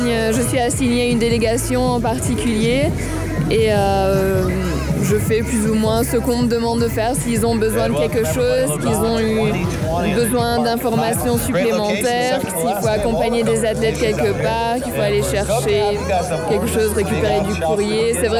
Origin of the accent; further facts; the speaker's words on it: Belgium; je viens de Belgique